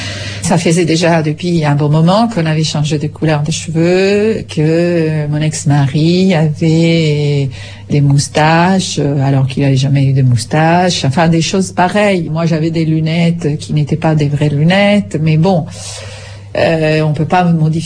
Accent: Vicenza, Veneto, Italy; French is a second language; moved away as an adult; Je suis italienne de la région de Venise, d'une petite île qui s'appelle Vicenza. Je suis arrivée ici en printemps de 80 et je suis partie d'Italie

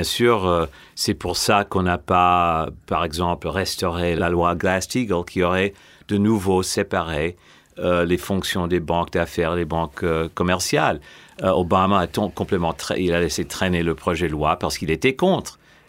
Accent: France; En tant que Français, j'ai voté Mélenchon au premier tour et Hollande au deuxième.

